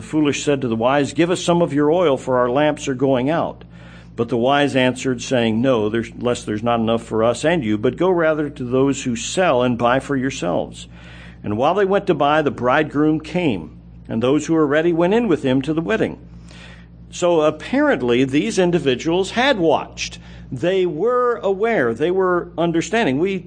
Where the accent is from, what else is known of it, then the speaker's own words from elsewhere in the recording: Maryland, United States; I grew up in Maryland, grew up near a mountain